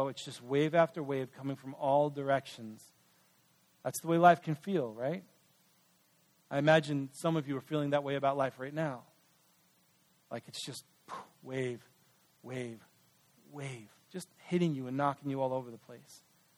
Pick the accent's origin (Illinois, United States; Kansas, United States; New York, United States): New York, United States; I was a kid growing up in New York, we used to go to a beach on Long Island called Jones Beach.